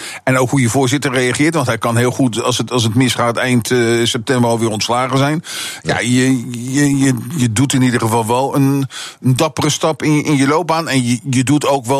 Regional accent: The Hague, South Holland, Netherlands; en als Hagenaar moet ik dat zeggen

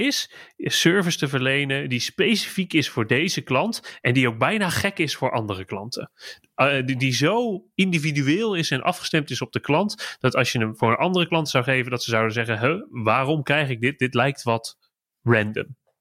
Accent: Gouda, South Holland, Netherlands; Ik ben in Gouda opgegroeid en geboren.

